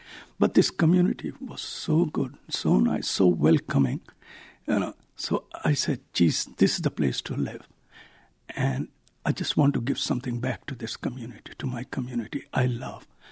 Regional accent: Pakistan; moved away as an adult; also born or lived in India; now in United States; I was born in India, but I came from Pakistan.

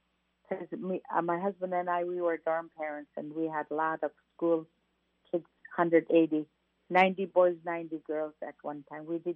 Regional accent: Alaska, United States; first language Yupik; English is a second language; because I think in Yupik and have to translate it into English, because that was my first language

